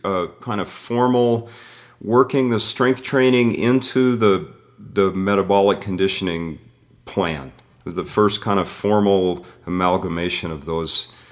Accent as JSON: {"language": "English", "region": "Midwest", "country": "United States", "tie": "born or raised there", "said": "I grew up wrestling in the Midwest."}